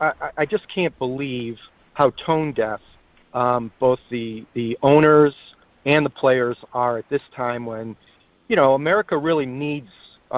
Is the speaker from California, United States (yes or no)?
no; Rome, New York, United States; guy from my hometown of Rome, New York